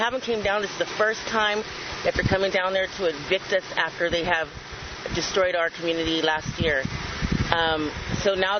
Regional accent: Watsonville, California, United States; I'm from Watsonville.

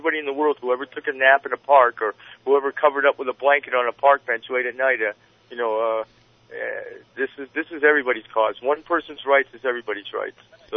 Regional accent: Maine, United States; I mean, even my home state of Maine has legalized some small amounts of recreational marijuana

